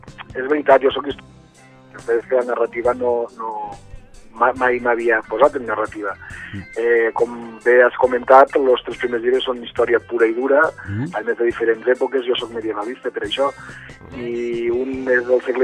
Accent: Sant Carles de la Ràpita, Catalonia, Spain; de quina manera podria fer que la història, en aquest cas del meu poble, de la Ràpita, pogués arribar a més gent

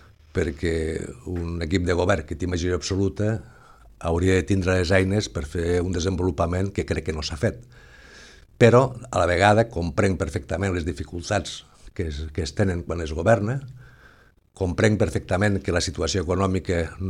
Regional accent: L'Ametlla de Mar, Catalonia, Spain; soc nascut aquí a l'Ametlla de Mar i la major part de la meva vida ha transcorregut aquí, al poble.

